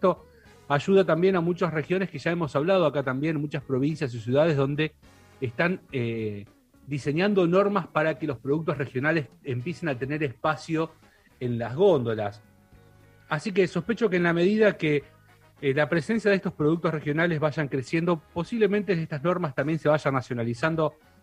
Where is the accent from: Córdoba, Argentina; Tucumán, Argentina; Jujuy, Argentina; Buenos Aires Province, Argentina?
Buenos Aires Province, Argentina; Bahía Blanca; No, me voy a mi terruño, a Bahía Blanca, a saludar a mi familia.